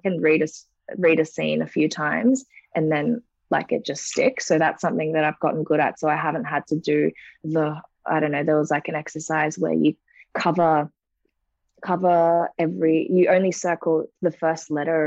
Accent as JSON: {"language": "English", "town": "Cairns", "region": "Queensland", "country": "Australia", "tie": "born or raised there", "also_born_or_lived": "Korea", "said": "I was born in Korea, but I grew up in Cairns my whole life"}